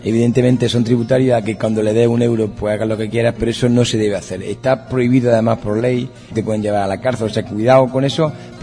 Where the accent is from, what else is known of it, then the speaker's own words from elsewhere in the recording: Granada, Andalusia, Spain; yo soy de Granada y a mí las siestas no me las quita nadie.